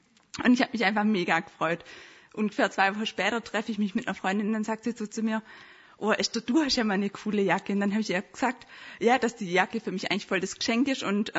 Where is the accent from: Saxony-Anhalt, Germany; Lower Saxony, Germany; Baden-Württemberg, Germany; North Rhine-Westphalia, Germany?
Baden-Württemberg, Germany; Bad Teinach; now in Stuttgart, Germany; Und ich komme hier aus Stuttgart, beziehungsweise ursprünglich aus der Nähe von Bad Teinach, wie mein Dialekt eventuell verrät.